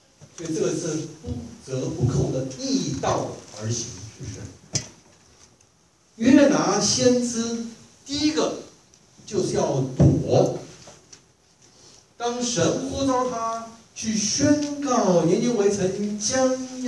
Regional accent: China; 我中国人不是有这样的形容词吗？叫鼻孔冒烟

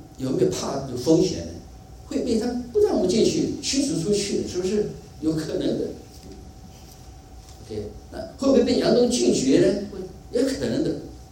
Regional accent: Taiwan; born there; 我自己是穷困家庭的孩子出生的，因为我出生的是台湾，出生的是20大战还没有结束之前。

